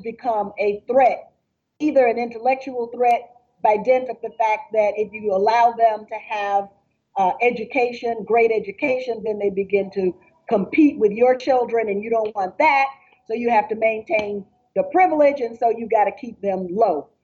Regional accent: the South, United States; me having to sit down with the Klan because I'm from the South.

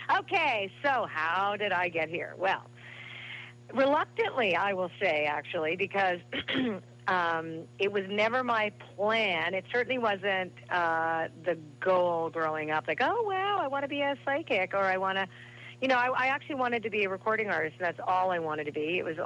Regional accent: Canada; I'm Canadian.

